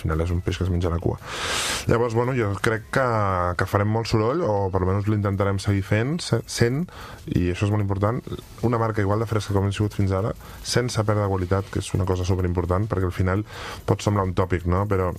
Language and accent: Catalan; Manresa, Catalonia, Spain; Jo soc de Manresa i ara em mataran perquè en té 80 i no arriba, no?